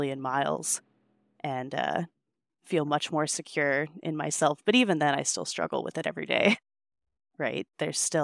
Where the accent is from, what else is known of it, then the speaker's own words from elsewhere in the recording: Anahim Lake, British Columbia, Canada; I am Olchaco Dene from Anaheim Lake. My mom was a 60 scoop survivor, so she was adopted from there.